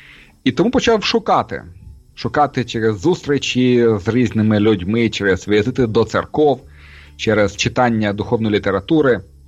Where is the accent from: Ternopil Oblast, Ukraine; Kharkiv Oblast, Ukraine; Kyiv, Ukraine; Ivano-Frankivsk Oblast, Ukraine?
Kharkiv Oblast, Ukraine; Kharkiv; бо я ж народився в Харкові і виховувався в цій атмосфері на такої дивної матеріалістичної байдужості